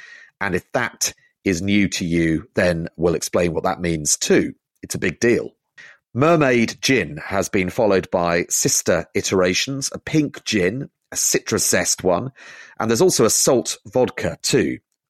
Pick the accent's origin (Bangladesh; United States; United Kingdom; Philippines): United Kingdom; Isle of Wight, South East England; I grew up on the Isle of Wight and I got terribly excited when I realised there was a distillery at last.